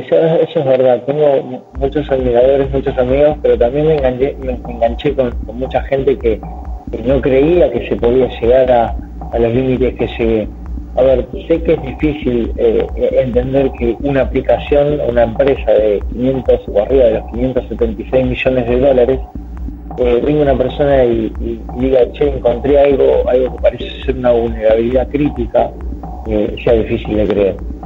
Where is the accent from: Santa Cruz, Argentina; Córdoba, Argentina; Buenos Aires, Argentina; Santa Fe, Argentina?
Buenos Aires, Argentina; yo soy de Argentina, Buenos Aires, y con mi hijo Andrés en este momento me encuentro en la ciudad de Paraná.